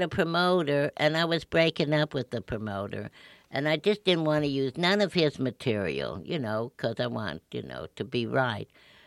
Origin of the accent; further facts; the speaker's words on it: Denver, Colorado, United States; I was raised in Denver, Colorado.